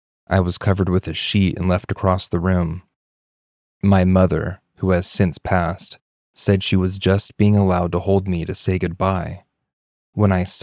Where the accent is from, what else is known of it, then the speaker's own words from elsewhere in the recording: Wyoming, United States; I live in Southern California. I'm from Wyoming. I know what cold feels like, and this place is unnaturally cold.